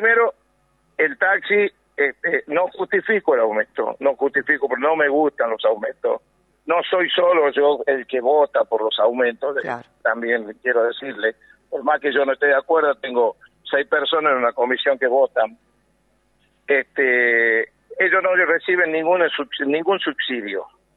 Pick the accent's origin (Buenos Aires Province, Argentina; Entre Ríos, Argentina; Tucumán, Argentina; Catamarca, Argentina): Tucumán, Argentina; me sentí despreciado como ciudadano, como patriota, como tucumano